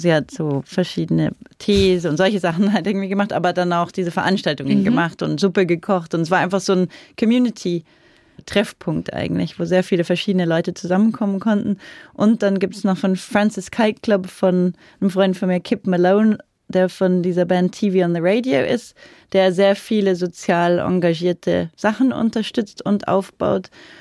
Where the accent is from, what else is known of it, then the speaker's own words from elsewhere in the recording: Bavaria, Germany; speziell in meinem Kopf jetzt die so Kiefersfelden, Rosenheim, die eine, die die Münchner alle kennen. Und ich bin da ja auch in der Nähe aufgewachsen.